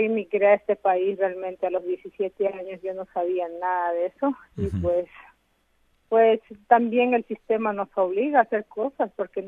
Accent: Peru; porque en mi país realmente yo no quiero regresar a Perú porque también hay mucha pobreza y delincuencia

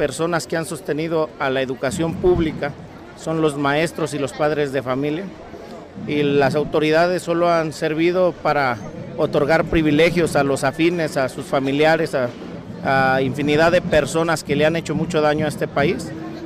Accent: San Luis Potosí, Mexico; Los maestros allá en San Luis Potosí, yo soy profesor, estamos inconformes

